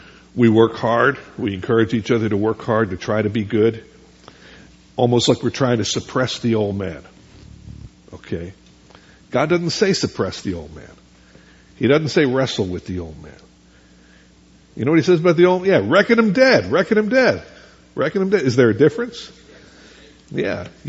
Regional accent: East Coast, United States; Where I grew up on the East Coast, we used to go in the summer to where some of you used to go

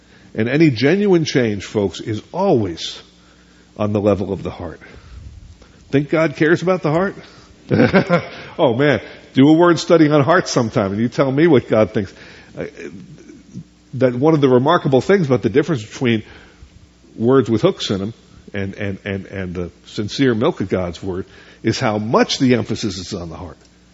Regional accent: East Coast, United States; Where I grew up on the East Coast, we used to go in the summer to where some of you used to go

